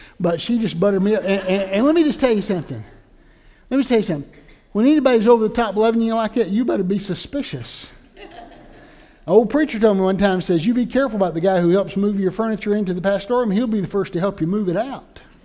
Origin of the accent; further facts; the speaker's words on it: Oconee County, United States; But growing up in Oconee County, we use double negatives all the time.